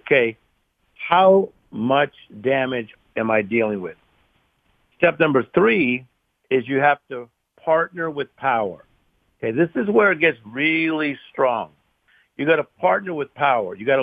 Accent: Compton, California, United States; You know, we came from Compton, California, seven people in a two-bedroom apartment.

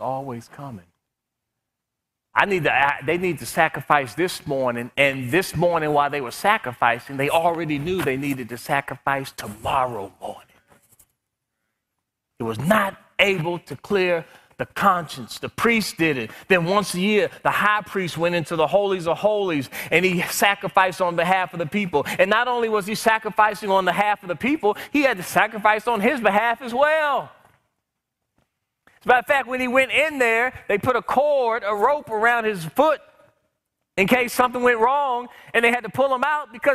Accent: Washington, District of Columbia, United States; also born or lived in Prince George's County, Maryland; And I grew up in Prince George's County. I grew up in Southeast Washington, D.C. I grew up around the government.

